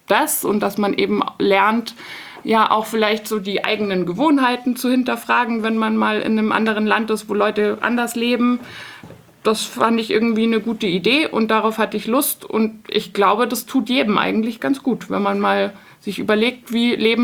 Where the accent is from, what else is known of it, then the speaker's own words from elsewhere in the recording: Munich, Bavaria, Germany; ich komme aus München und habe in München studiert.